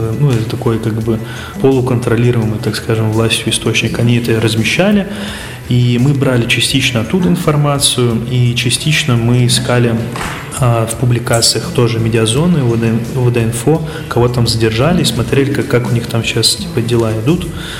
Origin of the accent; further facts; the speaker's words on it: Moscow, Russia; я из Москвы.